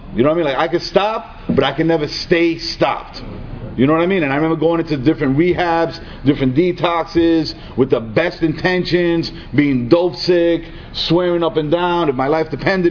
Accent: New York City, New York, United States; I was from the Bronx originally. The South Bronx. Anybody knows, familiar with the scenic area of Hunts Point, Spofford and Fail.

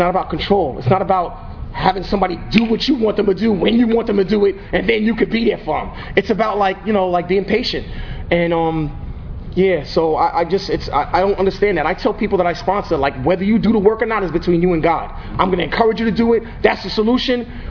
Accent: New York, United States; now in Suffolk County, United States; because I'm from Nassau, my whole recovery started in Nassau, but I live out in Suffolk County now on an island

